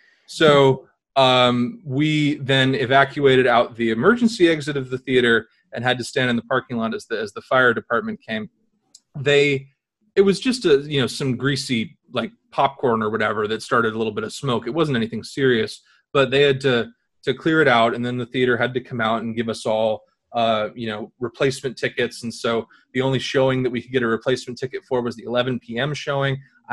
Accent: California, United States; at the theater where I grew up in the North Bay

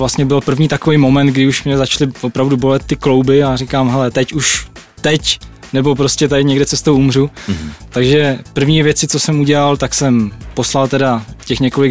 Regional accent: Příbram, Central Bohemian Region, Czechia; změřil jsem si tu trasu s Příbrami, odkud pocházím

